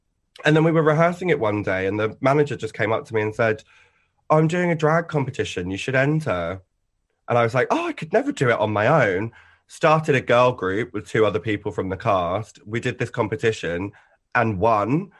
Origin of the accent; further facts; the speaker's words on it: East of England, United Kingdom; I grew up in Essex, which was honestly a lovely place to sort of like grow up. We were very close to London